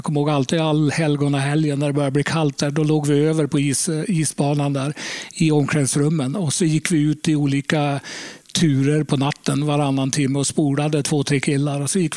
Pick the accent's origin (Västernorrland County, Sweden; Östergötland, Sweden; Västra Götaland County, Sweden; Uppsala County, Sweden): Västernorrland County, Sweden; Domsjö; also born or lived in Lycksele; Vi spelade hockey på kvällarna på en liten utomhusbana i Domsjö när jag bodde där. Sen när vi kom tillbaka från Lycksele och bodde faktiskt på samma gata där